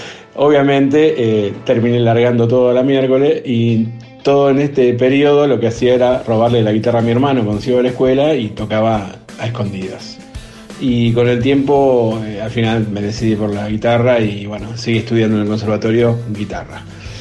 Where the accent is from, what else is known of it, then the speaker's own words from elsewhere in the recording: Rosario, Santa Fe, Argentina; yo nací en Rosario, en un barrio de Rosario, tanto alejado del centro, barrio Escuena